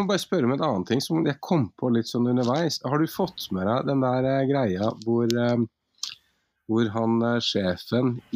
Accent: Finnmark, Norway; min familie er fra Trøndelag, og jeg er født og oppvokst i Finnmark.

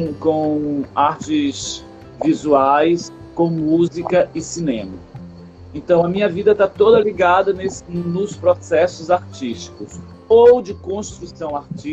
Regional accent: Recife, Pernambuco, Brazil; also born or lived in Garanhuns; Eu sou de Recife, mas morei muitos anos em Garanhuns.

